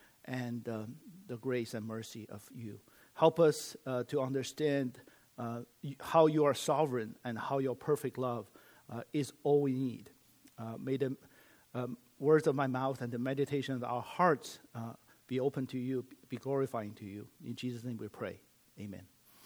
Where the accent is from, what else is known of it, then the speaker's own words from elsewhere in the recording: China; English is a second language; now in United States; I grew up in China.